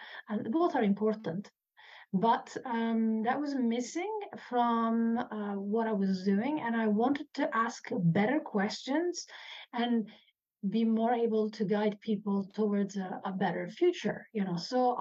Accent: Italy; also born or lived in United Kingdom / Ireland; now in New Zealand; I'm originally from Italy. Lived in the UK as well and Ireland. So I've been country hopping, if you like.

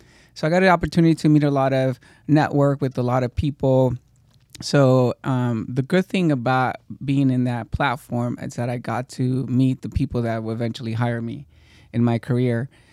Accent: Stockton, California, United States; I was always protected because I come from Stockton. Stockton is it was a town very gang related.

